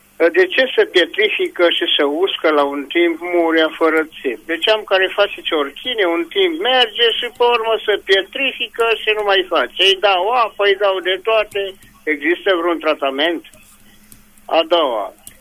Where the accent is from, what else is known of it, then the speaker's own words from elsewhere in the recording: Reghin, Mureș County, Romania; sunt de la Reghin, am mai sunat la dumneavoastră